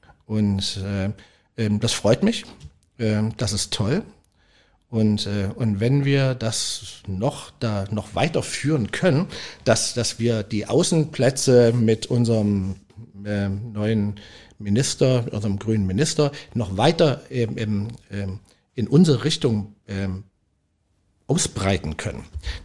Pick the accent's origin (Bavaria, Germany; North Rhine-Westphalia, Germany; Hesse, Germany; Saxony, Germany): Saxony, Germany; Leipzig; Ich bin ein Großstadtkind, ich komme aus Leipzig.